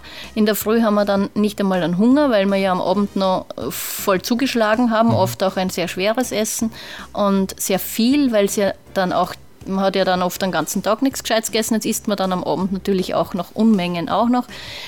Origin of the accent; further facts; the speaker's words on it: Salzburg, Austria; now in Vienna, Austria; Ich bin ursprünglich aus Salzburg.